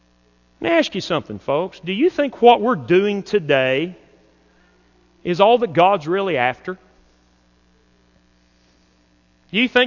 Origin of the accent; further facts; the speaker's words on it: Slaton, Texas, United States; My neighbors, our next-door neighbors, when I was growing up in Slayton, Texas, they were getting a divorce.